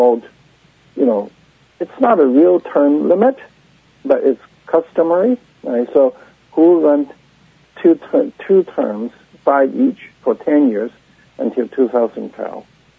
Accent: China; English is a second language; now in United States; So when I grew up in China, okay, I have never paid attention to any communist meeting inside China or outside China.

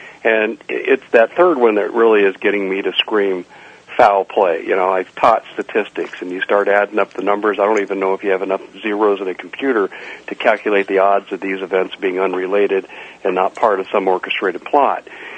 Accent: Colorado, United States; Well, it's interesting you say that because, first of all, Colorado is my home state.

